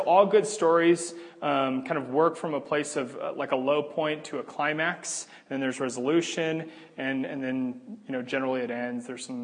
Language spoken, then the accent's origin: English; Omaha, Nebraska, United States; this is like from outer space looking down at Omaha, Nebraska, my hometown. Don't say anything bad, it's a wonderful place.